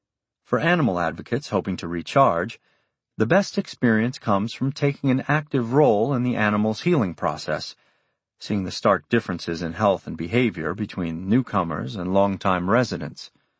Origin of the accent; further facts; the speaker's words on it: Texas, United States; an hour away from my hometown in rural Texas.